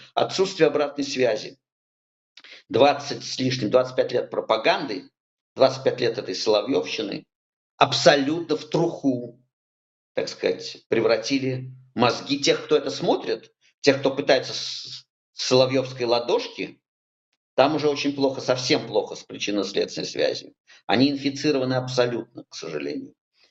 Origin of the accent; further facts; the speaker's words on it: Moscow, Russia; Должен сказать, что мне били морду за то, что я москвич, чаще, чем за то, что я даже еврей.